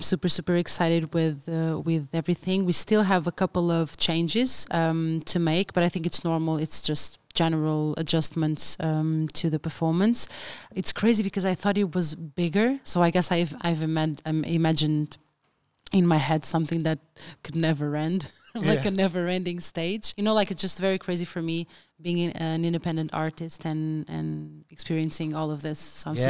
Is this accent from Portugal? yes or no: yes; Pombal, Centro, Portugal; you have ones from Lisbon, you have ones from my hometown, Pombal, which are kind of different.